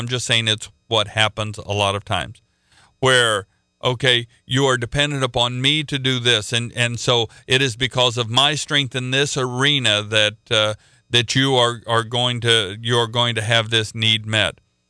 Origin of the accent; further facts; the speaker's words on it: Oklahoma, United States; I'm from Oklahoma, and Missouri's where I went to school, and Missouri is called the Show Me State.